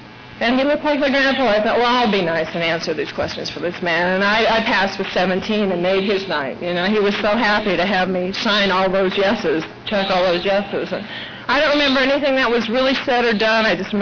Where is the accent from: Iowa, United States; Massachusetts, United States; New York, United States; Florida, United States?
Iowa, United States; I had looked for the mothership for years growing up in the Iowa skies.